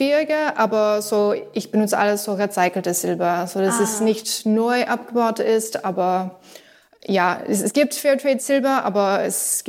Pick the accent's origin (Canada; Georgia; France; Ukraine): Canada; Ja, original komme ich aus Kanada. Ich habe in Kanada studiert.